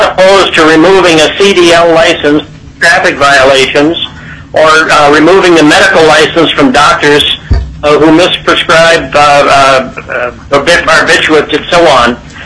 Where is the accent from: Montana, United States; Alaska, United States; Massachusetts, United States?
Alaska, United States; Wasilla; I'm from Wasilla, testifying on behalf of myself.